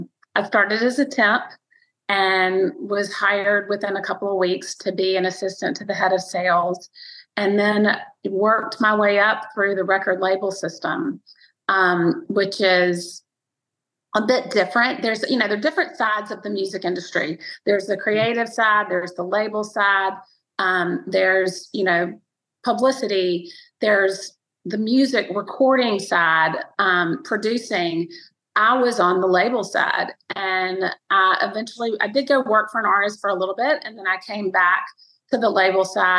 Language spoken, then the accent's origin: English; Montgomery, Alabama, United States; also born or lived in Nashville; I grew up in Montgomery, Alabama. And so I didn't want to go to New York or LA at the time. I wanted to be close to home, and my mother's from Nashville.